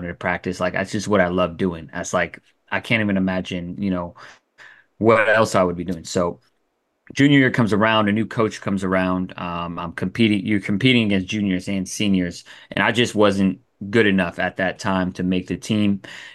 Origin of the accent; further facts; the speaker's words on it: California, United States; So I'm from Humboldt County and went to Arcata High School.